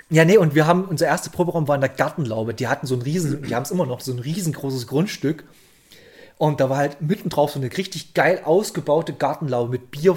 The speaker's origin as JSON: {"language": "German", "region": "Saxony", "country": "Germany", "said": "also ich komme südlich von Bautzen, komme ich her, in dieser Dorfgegend"}